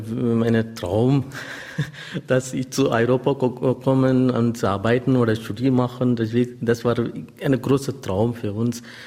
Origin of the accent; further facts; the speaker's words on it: Tamil Nadu, India; German is a second language; now in Germany; Ich komme aus Indien, aus Südindien. Die Bundesland heißt Tamil Nadu. Ich komme aus die Diözese heißt Sivagangai